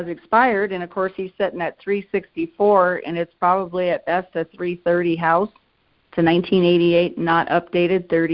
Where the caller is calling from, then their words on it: Sioux Falls, South Dakota, United States; Sioux Falls.